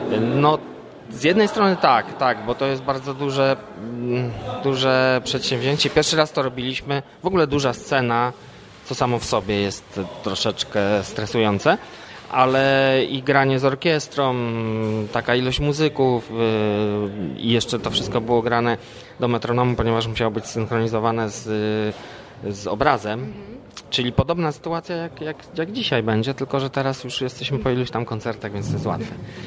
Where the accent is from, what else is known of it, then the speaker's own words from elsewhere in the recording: Lubin, Lower Silesian Voivodeship, Poland; My jesteśmy z Lubina Legnicy